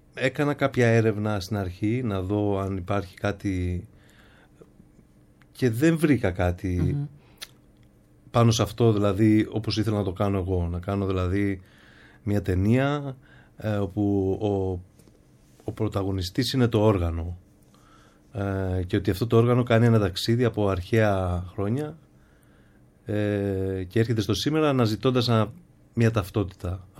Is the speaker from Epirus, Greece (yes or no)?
yes; Epirus, Greece; Εγώ κατάγομαι από την Ήπειρο. Ο πατέρας μου κατάγεται από Ζαγοροχώρια, η μητέρα μου από ένα χωριό της Πρωτείας κοντά στην Ιγουμενίτσα.